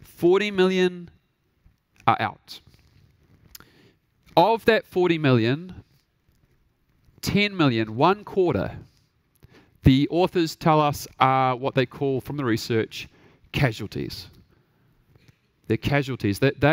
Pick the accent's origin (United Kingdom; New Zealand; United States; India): New Zealand; As Ted so wonderfully said, we are from New Zealand.